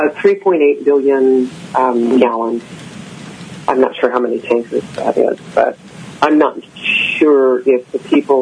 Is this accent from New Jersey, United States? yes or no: no; California, United States; I grew up in Contra Costa County, and I was still back home when that happened.